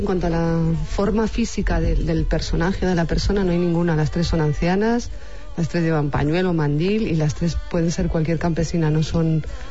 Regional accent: León, Castile and León, Spain; Soy de León, León, pero mi familia, mi abuela era de Bercianos, del Real Camino.

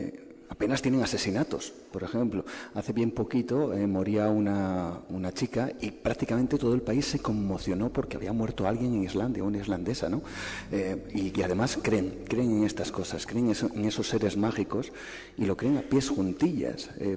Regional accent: Cantabria, Spain; Caray, yo soy de Cantabria, que se come bien

